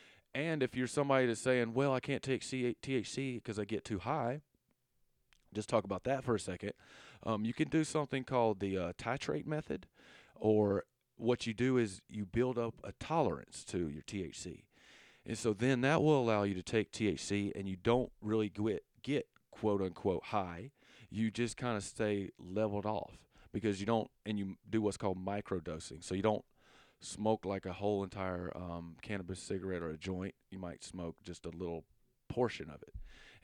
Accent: the South, United States; accent: southern; CBG, I have a hard time saying that with my southern accent.

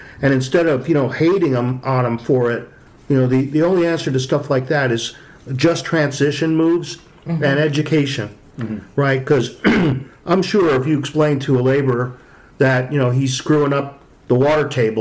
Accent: New York, United States; And this was when I was growing up in New York.

